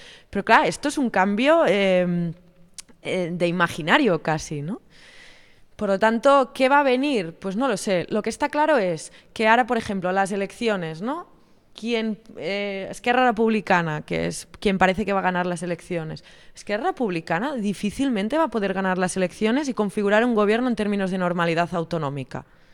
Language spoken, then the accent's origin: Spanish; Figueres, Catalonia, Spain; Yo soy de Figueras, que es un pueblo en el norte